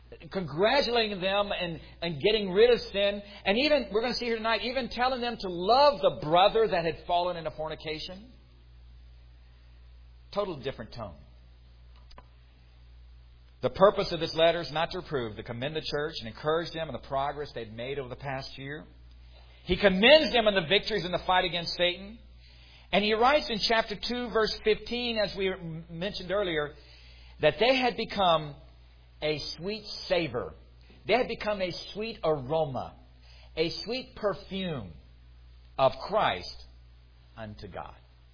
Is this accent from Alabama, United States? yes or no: no; New Orleans, Louisiana, United States; born there; I was born in the Southern Baptist Hospital in New Orleans. See, I was born a Baptist.